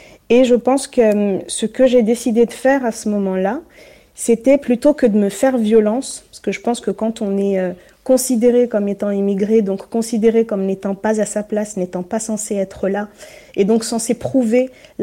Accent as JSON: {"language": "French", "country": "Comoros", "tie": "born there", "also_born_or_lived": "Burundi / Republic of the Congo", "said": "je suis née aux Comores et j'ai énormément voyagé en Afrique australe"}